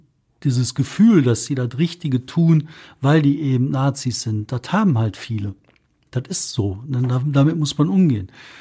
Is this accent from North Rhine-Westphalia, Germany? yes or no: yes; North Rhine-Westphalia, Germany; Ich persönlich jetzt nicht, aber ich komme aus dem Ruhrgebiet, wofür soll ich Angst haben?